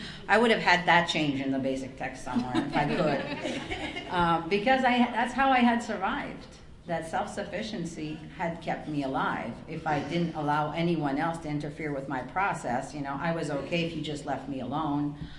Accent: Canada; I'm originally from Canada, and I travel to Costa Rica regularly

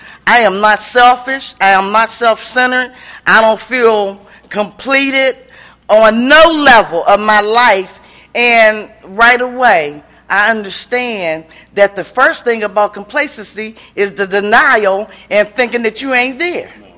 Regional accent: Pittsburgh, Pennsylvania, United States; And I'm from Pittsburgh, PA.

